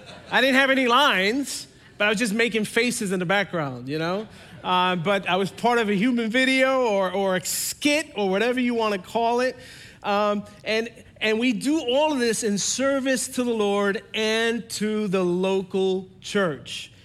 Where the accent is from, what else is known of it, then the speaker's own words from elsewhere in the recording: New York City, New York, United States; Some of you know I grew up in New York City. I got involved in gangs, and I got involved in so many different sinful activities.